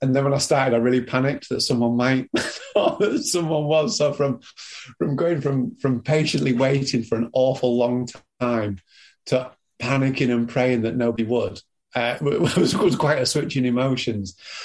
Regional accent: Scarborough, Yorkshire and the Humber, United Kingdom; where I grew up in Scarborough, they weren't a league side. They were a decent non-league side, but there was certainly no real football culture within the town

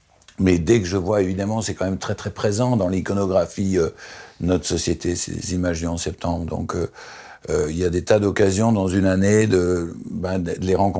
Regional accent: Lyon, Auvergne-Rhône-Alpes, France; Ensuite, effectivement, j'ai été élevé à Lyon

